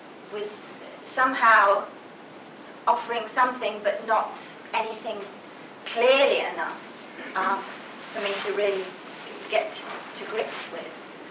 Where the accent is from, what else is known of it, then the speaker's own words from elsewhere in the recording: England, United Kingdom; moved away; And I moved to Glasgow, which taught me a lot about being English in the context of living in Scotland and teaching in Scotland.